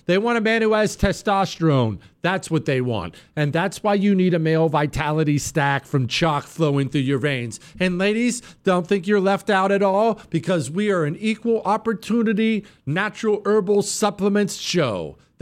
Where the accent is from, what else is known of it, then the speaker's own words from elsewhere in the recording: Montana, United States; First, I grew up in Montana, and I love Montana.